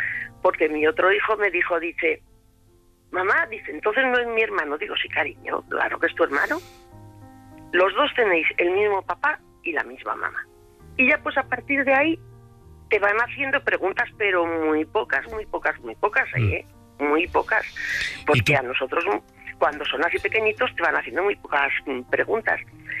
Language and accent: Spanish; Zaragoza, Aragon, Spain; Soy de Zaragoza